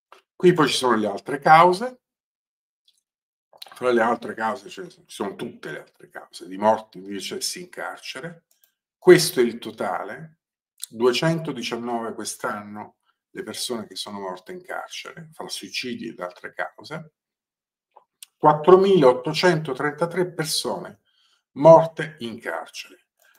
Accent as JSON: {"language": "Italian", "town": "Salerno", "region": "Campania", "country": "Italy", "said": "Io non sono di Napoli, sono di Salerno, come molti di voi sanno, e tra l'altro ho vissuto per una parte della mia infanzia in una provincia di Salerno, a nord di Salerno, che è molto più vicina a Napoli"}